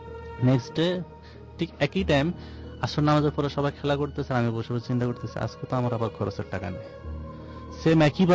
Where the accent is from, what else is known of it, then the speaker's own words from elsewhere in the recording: Noakhali, Chittagong Division, Bangladesh; আমার ব্যাকগ্রাউন্ড হলো আমি মূলত নোয়াখালীর ছেলে, ছোটবেলায় নোয়াখালীর ছিলাম, এরপর আমার বয়স যখন 8 বছর তখন আমি চট্টগ্রাম লেখাপড়ার জন্য চলে যাই, সেখানে আমি লেখাপড়া করছি 4 বছর, তারপর আবার আমি ঘটনাক্রমে নোয়াখালীতে লেখাপড়া করি।